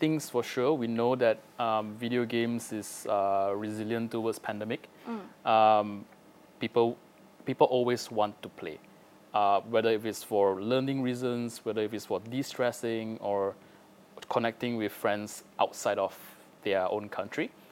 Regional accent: Malaysia; for us, as the Malaysian developers to bring our game outside to the international stage

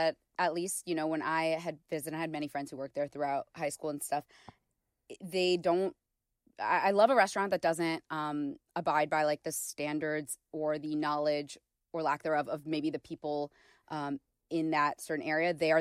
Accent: Bexley, Ohio, United States; Well, first of all, I'm from Bexley, so we're going to start with some Bexley local spots.

